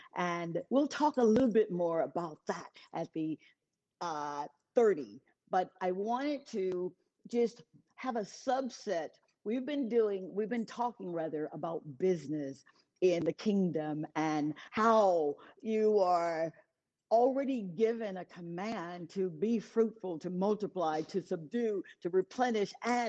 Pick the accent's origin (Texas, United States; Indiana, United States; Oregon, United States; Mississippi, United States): Mississippi, United States; Columbus; I'm in Columbus, my hometown of Mississippi.